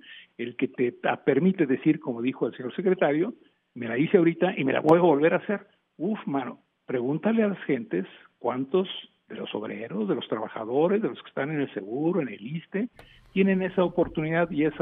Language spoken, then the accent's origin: Spanish; Mexico; empezar a integrarnos como mexicanos